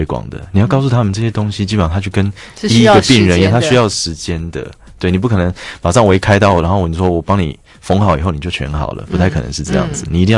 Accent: Penghu County, Taiwan; 而且我是澎湖人

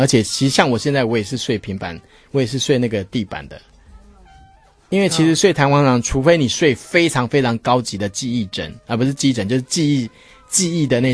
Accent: Taiwan

